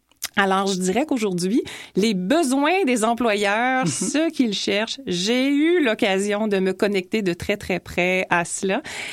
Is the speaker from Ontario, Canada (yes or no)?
no; Quebec City, Quebec, Canada; moved away as an adult; now in Paris, France; moi, je suis partie de Québec sur Paris sans avoir l'emploi.